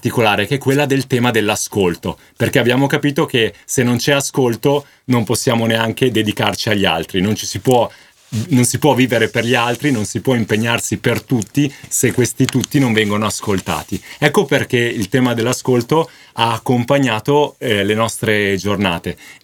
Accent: Milan, Lombardy, Italy; also born or lived in Varese / Cassano Magnago; Sono originario di Milano, però dopo l'ingresso in seminario poi sono sempre stato prete o vicino Varese a Cassano Magnago, poi adesso in seminario e qui a Varese.

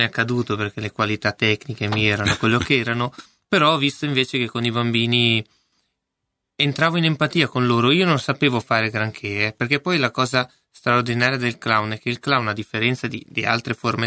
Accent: Leggiuno, Lombardy, Italy; Quindi io sono di Leggiuno, e a Leggiuno mio nonno era … io sono diventato

